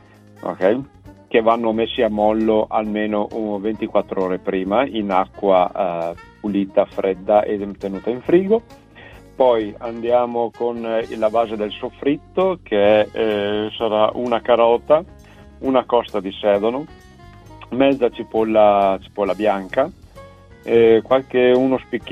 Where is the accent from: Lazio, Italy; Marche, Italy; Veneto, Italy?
Veneto, Italy; visto che io sono veneto e facciamo la pasta e fagioli